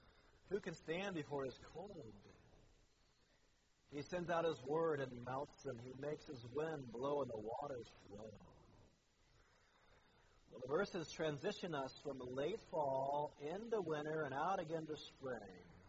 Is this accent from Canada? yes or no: no; Colorado, United States; I will admit that I've had to adjust my spirit living in the South. Growing up in Colorado, we had much more sunshine.